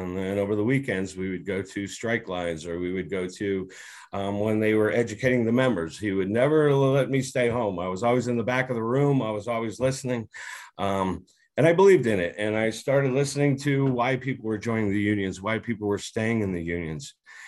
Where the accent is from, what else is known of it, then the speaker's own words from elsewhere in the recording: California, United States; now in Colorado, United States; My father was a secretary treasurer. We moved out from California. He got in a lot of trouble during a strike, and he got the option of where to move to besides California. So he chose Colorado, and the rest is history.